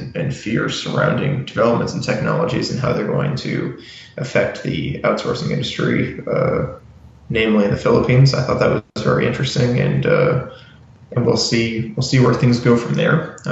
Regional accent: Massachusetts, United States; It actually kind of felt like my hometown in Massachusetts, kind of a similar feel.

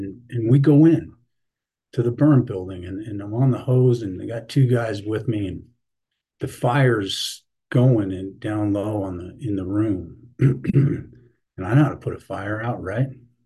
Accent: Aspen, Colorado, United States; now in Carbondale, United States; I live in Carbondale, Colorado, which is about $4.5 million south of Aspen. I grew up in Aspen, Colorado, and it's a small town. It's a small valley

